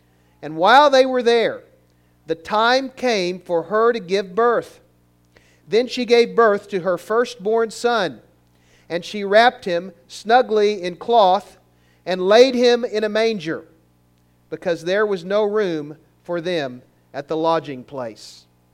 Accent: Missouri, United States; And most of you know I grew up over in Pulaski County, and it was the manger scene that was over the Roaring Ruby-Doo up on the bluffs in Waynesville.

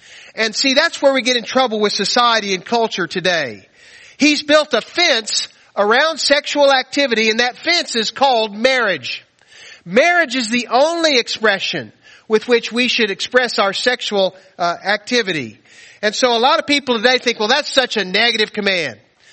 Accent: United States; I'm an American. I'm free and I'm on a free road trip right now.

